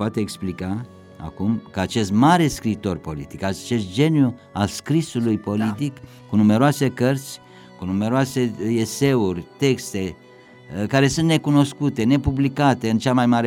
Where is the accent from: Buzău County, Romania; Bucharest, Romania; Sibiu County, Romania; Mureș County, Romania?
Buzău County, Romania; Râmnicu Sărat; Vreau să vă spun că sunt din Râmnicu Sărat.